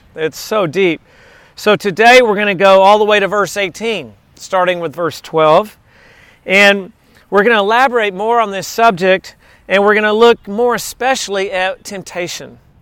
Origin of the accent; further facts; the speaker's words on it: Texas, United States; I was just noticing in my hometown in Texas yesterday, it was 87 degrees and it said feels like 102.